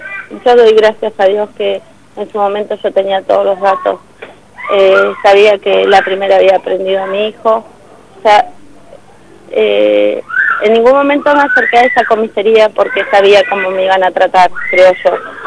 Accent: Picún Leufú, Neuquén, Argentina; no soy de Picún, soy de Picún y no conozco mucho Neuquén

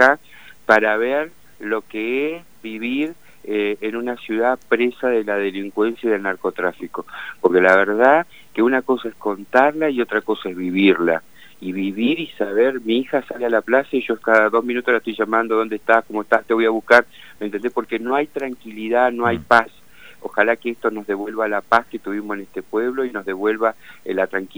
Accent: Cutral Có, Neuquén, Argentina; yo soy nacido y criado, cumplí 50 años acá en Cutralcó y conozco bien a la gente de mi pueblo.

